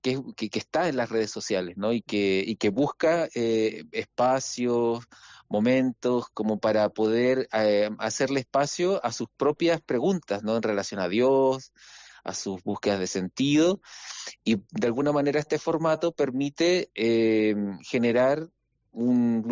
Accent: Chile; Yo soy chileno

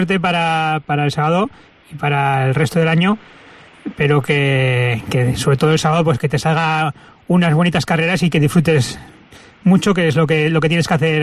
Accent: Aragon, Spain; Siendo aragonés no es fácil porque lógicamente somos menos para votar

